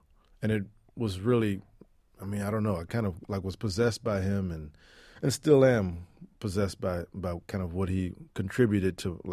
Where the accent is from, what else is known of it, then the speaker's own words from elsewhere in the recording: Houston, Texas, United States; Well, you know, it's a large city, but I think musically, what I remember most importantly was kind of like the prevalence of blues in the city